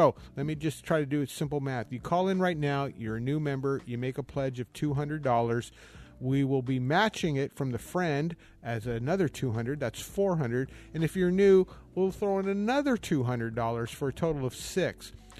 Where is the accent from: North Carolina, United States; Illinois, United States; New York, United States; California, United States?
Illinois, United States; Alton; born there; And you know, I was born in Alton, Illinois.